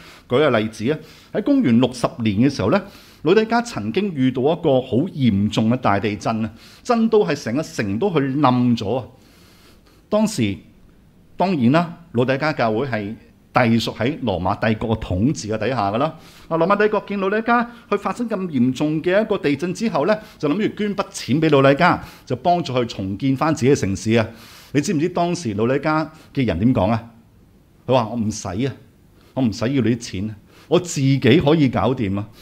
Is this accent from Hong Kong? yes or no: yes; Hong Kong; 我們香港人都有段時間呢，我們是沒有去日本，可能有叫做兩三年的時間的